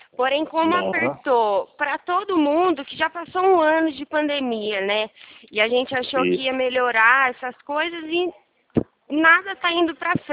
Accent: Araras, São Paulo, Brazil; Eu sou daqui de Araras.

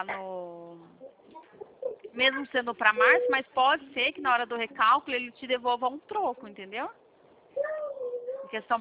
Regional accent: Campinas, São Paulo, Brazil; eu sou de Campinas, São Paulo, tá?

